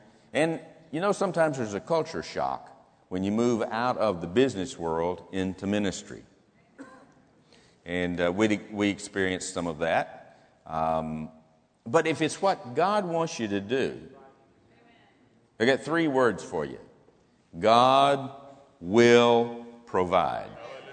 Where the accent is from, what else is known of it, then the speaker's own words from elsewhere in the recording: Marked Tree, Arkansas, United States; born there; I was born in Mark Tree, Arkansas. That's the typical response I get when I say Mark Tree, Arkansas.